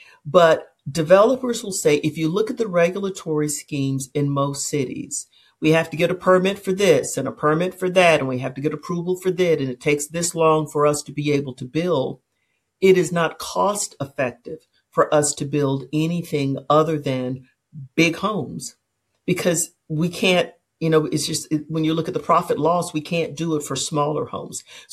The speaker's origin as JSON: {"language": "English", "town": "Memphis", "region": "Tennessee", "country": "United States", "said": "I'm originally from Memphis."}